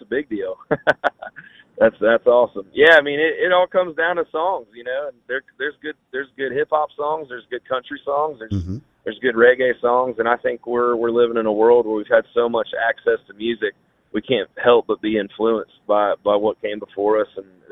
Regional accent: Midwest, United States; You know, growing up in the Midwest, it's kind of it's a melting pot

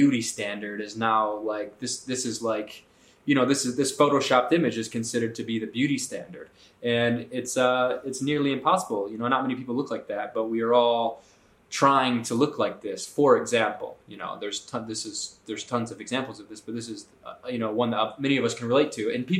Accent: Detroit, Michigan, United States; I was raised in Detroit, in Michigan

